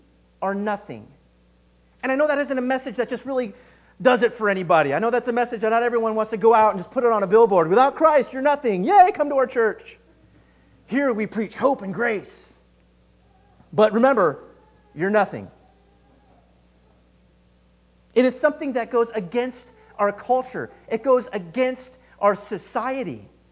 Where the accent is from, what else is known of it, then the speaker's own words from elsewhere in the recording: Grass Valley, California, United States; The church I grew up with in Grass Valley, we were a small congregation.